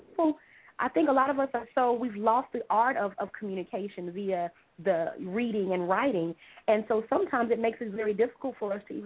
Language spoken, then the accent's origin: English; Little Rock, Arkansas, United States; now in Atlanta, United States; I live in Atlanta, but I'm from Little Rock, Arkansas.